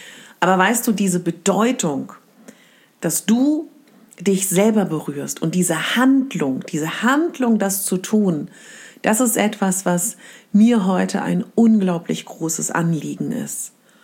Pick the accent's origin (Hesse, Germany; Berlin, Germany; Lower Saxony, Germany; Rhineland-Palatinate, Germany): Berlin, Germany; Ich komme aus Berlin und ich komme aus einer, ja, aus einer Region, wo man sich nicht unglaublich viel berührt.